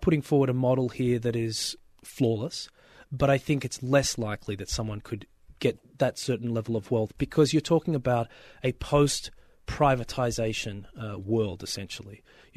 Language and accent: English; Australia; now in United States; I'm from Australia, in case you didn't pick up